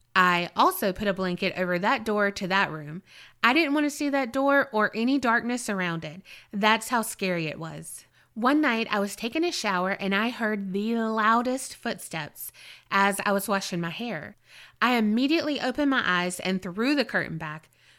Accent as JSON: {"language": "English", "region": "Mississippi", "country": "United States", "said": "Hi, y'all. … from Mississippi."}